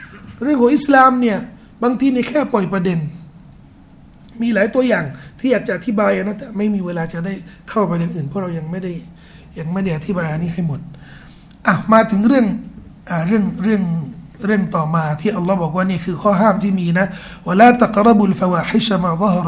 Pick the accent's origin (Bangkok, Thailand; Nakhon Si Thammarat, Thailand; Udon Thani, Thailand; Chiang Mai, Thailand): Chiang Mai, Thailand; ที่ผมมาจากเชียงใหม่นี่เห็นชัดเลยอ่ะไปเชียงใหม่เนี่ยเริ่มเห็นเลย